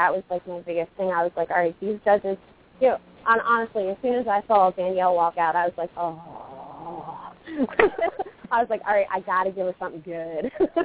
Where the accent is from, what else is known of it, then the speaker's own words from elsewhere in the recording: Pennsylvania, United States; But yeah, I grew up in outside of Philadelphia, and that's where I still live.